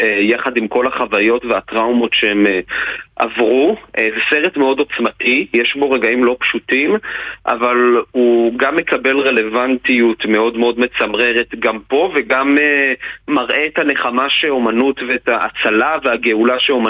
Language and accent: Hebrew; Be'eri, Southern District, Israel; אני למעשה בן קיבוץ בערי, באמת, גם כל המשפחה שלי גרה שם